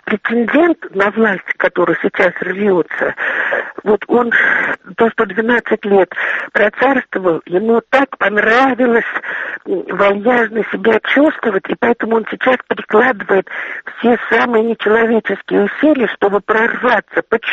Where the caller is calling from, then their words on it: Moscow, Russia; А я вот из Москвы хочу вам что только сказать.